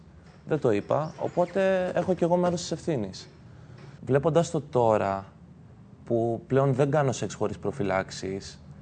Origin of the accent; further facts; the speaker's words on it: Dea, Central Greece, Greece; moved away; Η καταγωγή μου είναι από Φωκίδα, Δέα Φωκίδος.